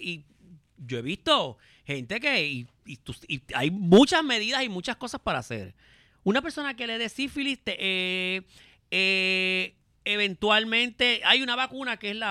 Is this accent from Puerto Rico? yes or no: yes; Puerto Rico; yo soy puertorriqueña